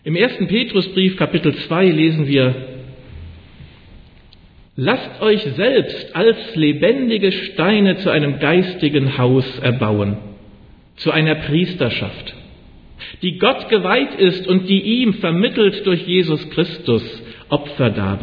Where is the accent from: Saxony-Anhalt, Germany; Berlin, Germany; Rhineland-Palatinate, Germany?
Rhineland-Palatinate, Germany; Montabaur; born there; als Kind meiner Eltern geboren zu sein, in Montabaur im schönen Westerwald und eben nicht woanders, wo es auch schön ist.